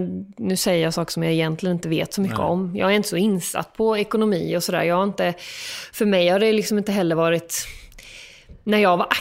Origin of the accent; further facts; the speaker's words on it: Småland, Sweden; Försöker hälsa på henne när jag är hemma i Småland.